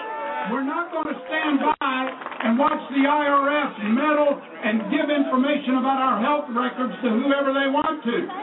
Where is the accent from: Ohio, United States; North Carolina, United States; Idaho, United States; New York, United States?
Ohio, United States; from Ohio.